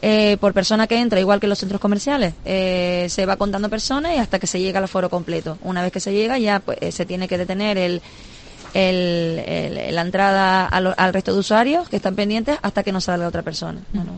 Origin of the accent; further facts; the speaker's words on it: Valle de Guerra, Canary Islands, Spain; Yo que soy de Valle de Guerra, pues mi lugar idílico de baño desde que soy chiquita pues es ese